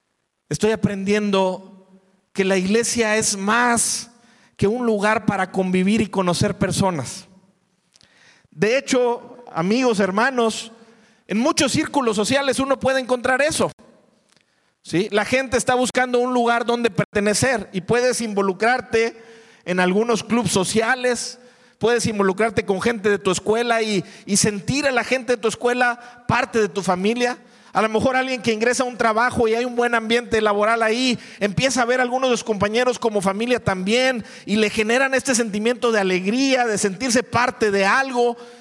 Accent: Monterrey, Nuevo León, Mexico; Por la familia en la que nací y en la que crecí, prácticamente si me preguntan dónde naciste, yo no diría en Monterrey, diría nací en la iglesia, en Casa de Gracia, ¿sí?

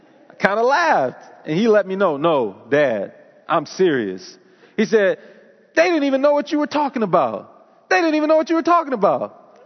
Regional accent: Detroit, Michigan, United States; You know, as a child growing up in Detroit, I kind of thought there was this unwritten rule in my household that I was never to date a white girl.

